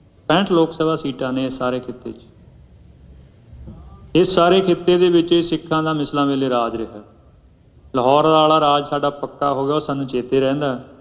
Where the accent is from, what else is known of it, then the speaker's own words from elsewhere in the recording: Punjab, India; ਮੈਂ ਨਾ ਦੁਆਬੇ ਤੋਂ ਹਾਂ, ਤੁਸੀਂ ਵੀ ਬਹੁਤ ਸਾਰੇ ਹੋਣੇ ਦੁਆਬੇ ਤੋਂ ਹੀ। ਆਪਣੇ ਏਰੀਏ ਬੱਬਰਾਂ ਦੀ ਲਹਿਰ ਹੋਈ